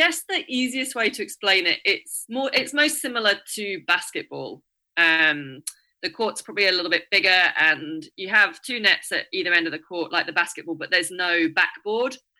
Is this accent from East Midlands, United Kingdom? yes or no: yes; East Midlands, United Kingdom; moved away; also born or lived in Australia; I'm actually from the UK originally. So I was born in Nottinghamshire, which is pretty much in the middle of the UK, just Midlands north of England, and grew up there, and then I moved to Australia